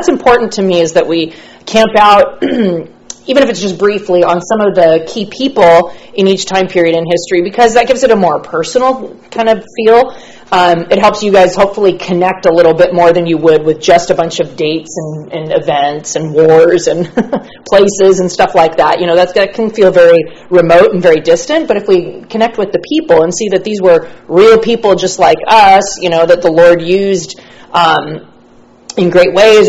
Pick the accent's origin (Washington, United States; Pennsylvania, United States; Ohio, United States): Washington, United States; Seattle; also born or lived in Santa Barbara; I'm from Seattle originally. I'm from Washington State. I went to college in Santa Barbara. My family moved to California.